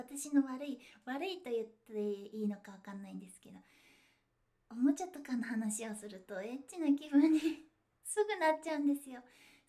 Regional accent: Kyushu, Japan; 出身地は九州です。九州はとにかく食べ物がたくさんあって、もう外食するに困らない場所ですね。

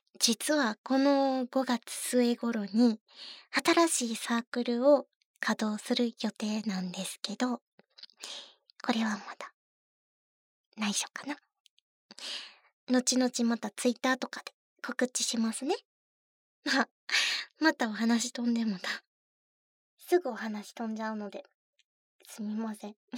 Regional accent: Kansai, Japan; accent: Kansai; 普段はね、関西弁で喋ってるんですけど、

